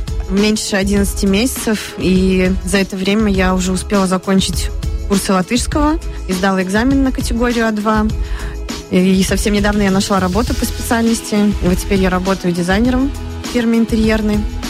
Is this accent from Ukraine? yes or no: no; Minsk, Belarus; moved away as an adult; now in Riga, Latvia; я живу в Риге с 1 декабря прошлого года. То есть, получается, мы живем здесь 11 месяцев. Мы приехали из Минска, из столицы Беларуси. Я приехала с мужем и двумя маленькими детьми.